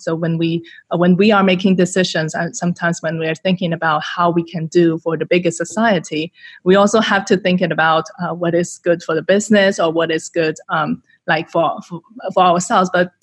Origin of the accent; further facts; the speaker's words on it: Shanghai, China; I am from China, and then from Shanghai. This is my hometown, which I really love a lot.